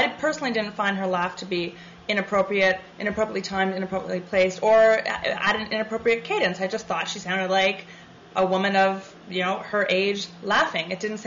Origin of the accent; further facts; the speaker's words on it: Canada; I am Canadian. During the Clinton years, I was in Canada.